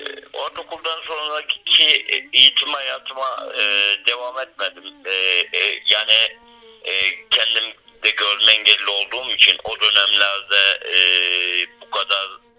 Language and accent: Turkish; Balyanarlı, Balıkesir, Turkey; İlk çocuğuyum. Ben Balyanarlı köyünde, Balıkesir Balyanarlı köyünde dünyaya geldim.